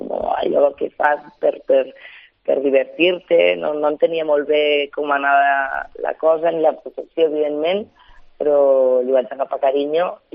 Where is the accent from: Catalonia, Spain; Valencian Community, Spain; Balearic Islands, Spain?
Catalonia, Spain; Lleida; Jo vaig néixer a Lleida, a l'Arnau.